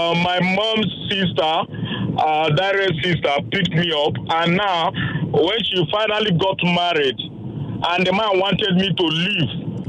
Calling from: Lagos, Nigeria; I'm calling from Lagos.

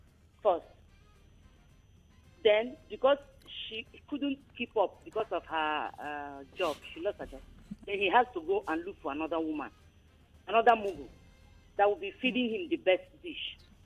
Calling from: Makoko, Lagos, Nigeria; I'm calling from Makoko.

